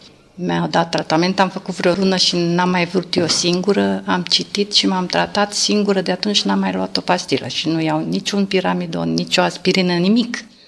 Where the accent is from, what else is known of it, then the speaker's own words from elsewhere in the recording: Galați, Galați County, Romania; Din Galați.